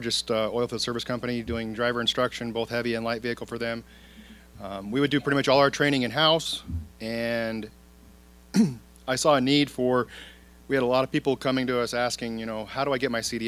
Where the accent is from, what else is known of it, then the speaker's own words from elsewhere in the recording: Kenai, Alaska, United States; I was born and raised here in Kenai, Alaska. Both my parents were born and raised here in Alaska.